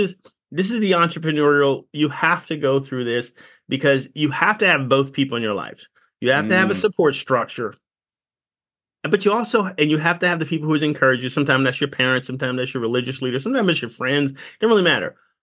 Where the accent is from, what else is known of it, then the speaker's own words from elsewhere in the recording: South Carolina, United States; No, I grew up around Parris Island. You cannot tell me nothing about that nonsense.